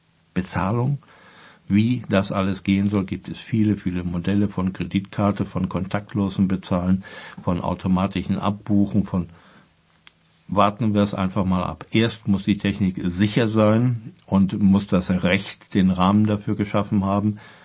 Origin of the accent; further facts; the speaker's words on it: Germany; Gut, wir sind natürlich, vor allen Dingen als Deutsche, muss es erstmal ganz genau sein